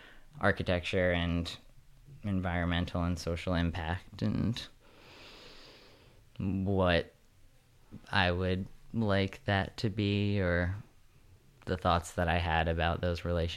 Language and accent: English; New York City, New York, United States; And growing up in New York City, she would take me to museums a lot.